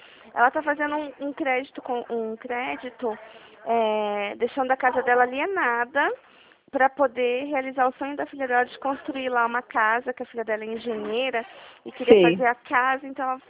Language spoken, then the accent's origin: Portuguese; São Paulo, Brazil; eu sou aqui de São Paulo.